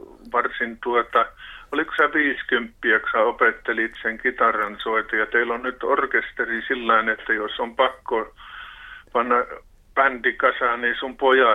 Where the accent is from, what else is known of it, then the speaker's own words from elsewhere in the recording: Haukipudas, North Ostrobothnia, Finland; minä olen tuosta Halkiputaan Piimäperältä kotosin, mutta Koskelan kylästä